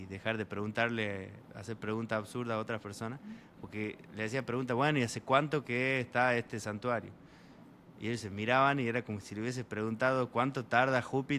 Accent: Argentina; digo, mirá, yo vengo de Argentina y vengo a meditar.

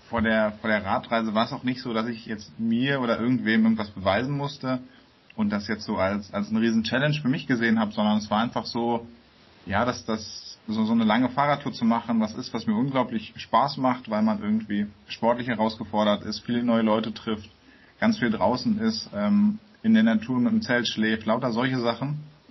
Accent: Berlin, Germany; Genau, ich komme aus Berlin, habe dort auch am Anfang Bachelor studiert

